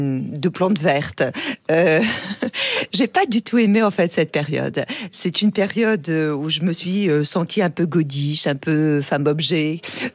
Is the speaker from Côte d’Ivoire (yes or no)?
no; Rennes, Brittany, France; moved away as an adult; Quand j'ai quitté Rennes, quand j'ai quitté la Bretagne, c'était pour faire une carrière